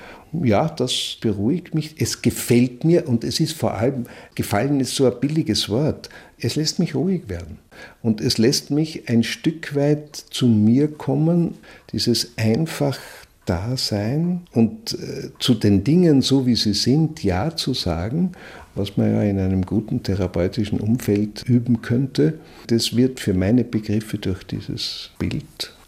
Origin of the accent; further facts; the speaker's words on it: Gmünd, Carinthia, Austria; born there; die hat sie sich beim Uhrenfachgeschäft Meisnitzer in Gmünd, in meiner Geburtsstadt in Kärnten, schon ausgesucht gehabt.